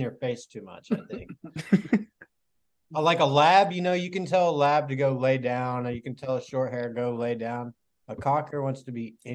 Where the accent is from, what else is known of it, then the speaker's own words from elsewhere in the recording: Kansas, United States; now in Condon, United States; well, I'm originally from Kansas, but I'm out in Condon, Oregon now.